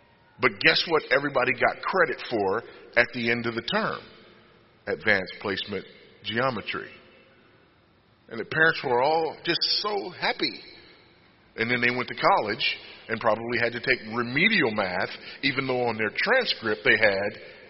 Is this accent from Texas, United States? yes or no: yes; Texas, United States; I had a friend of mine who was a teacher in a school district in my home state of Texas